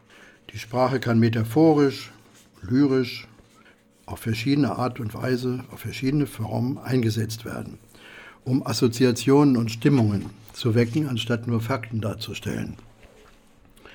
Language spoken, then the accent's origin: German; Hanover, Lower Saxony, Germany; Nun, ich bin in Hannover aufgewachsen. Dort gab es zwischen 47, als ich geboren wurde